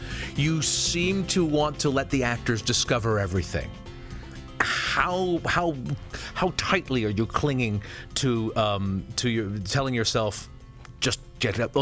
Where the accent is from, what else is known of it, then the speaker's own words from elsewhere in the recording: San Francisco, California, United States; Because you trained at American Conservatory Theater in San Francisco, which is where I grew up in the Bay Area